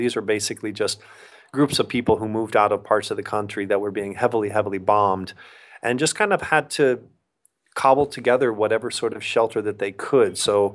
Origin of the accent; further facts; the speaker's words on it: United States; I never try to hide the fact that I'm an American or anything like that.